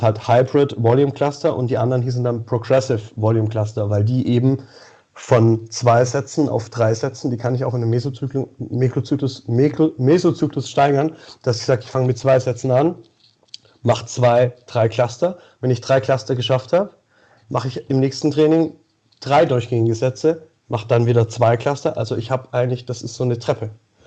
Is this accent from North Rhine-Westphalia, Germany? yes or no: yes; Xanten, North Rhine-Westphalia, Germany; Xanten, Nordrhein-Westfalen, Niederrhein.